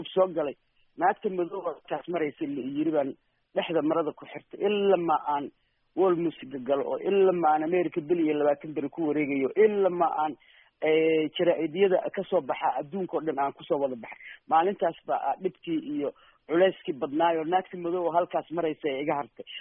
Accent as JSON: {"language": "Somali", "town": "Mogadishu", "region": "Banaadir", "country": "Somalia", "tie": "born or raised there", "said": "aniga reer xamar weyn aan ku soo koray"}